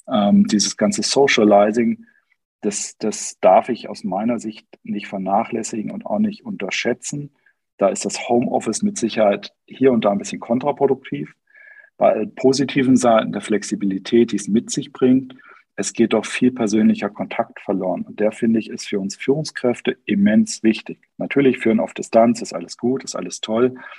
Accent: Hanover, Lower Saxony, Germany; born there; ich sage immer norddeutsch direkt, ich bin ein Hannoveraner gebürtig, auch wenn ich viel in Bergen mich im Allgäu rumtreibe und da auch meinen Hauptwohnsitz inzwischen habe.

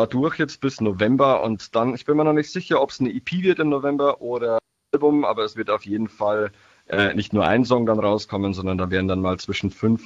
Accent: Niedertaufkirchen, Bavaria, Germany

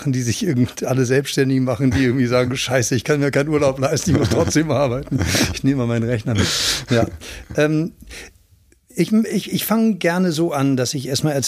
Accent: Germany; accent: German; now in Vienna, Austria; Ich war 99 schon mal für ein Jahr in Wien und das war noch für mich noch eine andere Zeit, als Deutscher in Wien zu leben.

